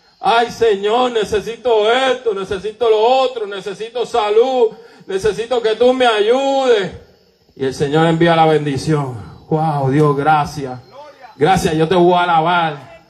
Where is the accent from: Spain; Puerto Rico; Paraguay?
Puerto Rico; Salinas; also born or lived in New York; yo nací en Nueva York y vivíamos en Nueva York, y por el asma mi mamá tuvo que mudarse a Puerto Rico y se mudó en Salinas, en el barrio Mosquito.